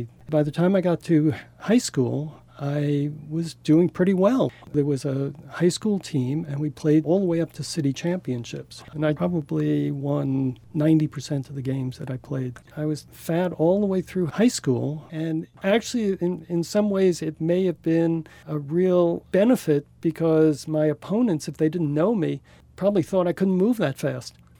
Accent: Brooklyn, New York, United States; I did grow up in Brooklyn, and it was there that about the age of maybe 9 or 10, I started learning about handball.

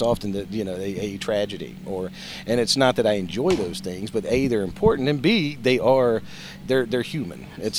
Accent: Winston-Salem, North Carolina, United States; And when I returned home to Winston-Salem, which is my hometown

